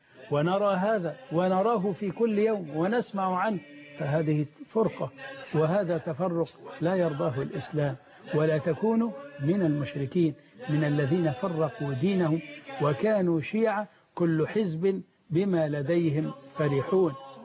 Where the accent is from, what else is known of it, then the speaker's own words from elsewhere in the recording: Egypt; الناس أصبحت في بلدنا مصر في هذه الأونة متحيرة